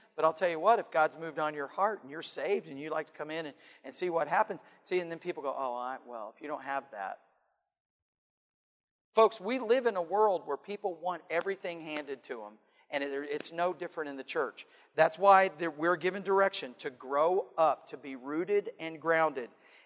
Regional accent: United States; born there; So thankful I was born in America.

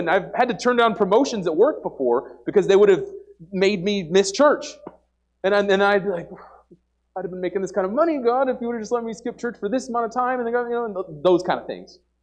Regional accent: New York, United States; also born or lived in Oregon; now in Nebraska, United States; Growing up in New York and then Oregon, I was like, before we go over to Nebraska, wherever that is on the map

